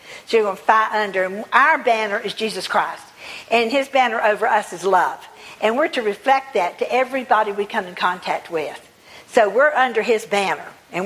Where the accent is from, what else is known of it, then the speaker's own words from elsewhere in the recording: the South, United States; I'm from the South.